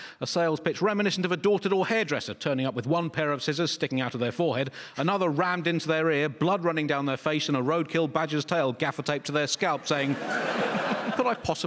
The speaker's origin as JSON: {"language": "English", "region": "England", "country": "United Kingdom", "said": "as an English person, I have to say, I found it an excellent way to gear up for Euro 2024"}